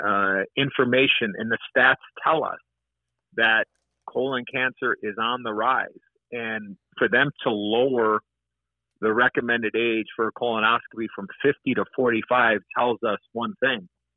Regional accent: Chicago, Illinois, United States; playing for my hometown team, the Chicago Blackhawks, being drafted in the first round as a 18-year-old kid, you know, which had never been accomplished before, for an American-born hockey player to be the first American-born native son that be ever drafted by his hometown team

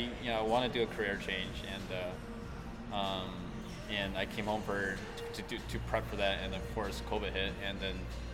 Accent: Greece, New York, United States; Yeah, I'm from Greece. I'm from the East Side originally, and I live downtown right now.

